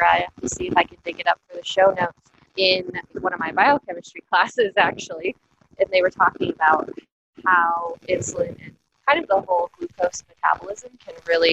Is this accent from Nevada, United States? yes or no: yes; Reno, Nevada, United States; I do wear it when I'm on the West Coast, especially my hometown of Reno, where it's like the sun is just so bright